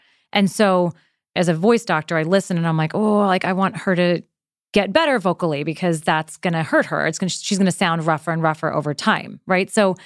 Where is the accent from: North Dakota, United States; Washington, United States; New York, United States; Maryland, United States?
New York, United States; I'm from New York, so I have heard it.